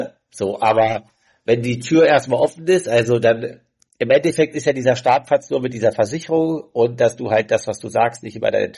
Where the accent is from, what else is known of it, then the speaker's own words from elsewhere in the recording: Leipzig, Saxony, Germany; Übrigens, ich komme ja auch aus Leipzig.